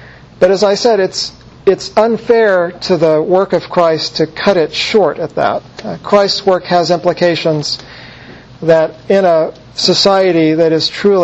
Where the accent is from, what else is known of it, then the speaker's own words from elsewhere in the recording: the South, United States; born there; By the way, I was born in the South, just so you know where I'm coming from.